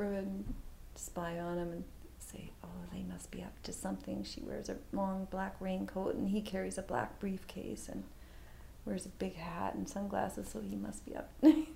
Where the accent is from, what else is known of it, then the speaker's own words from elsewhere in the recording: Helena, Montana, United States; we were a pretty lively bunch growing up in Helena.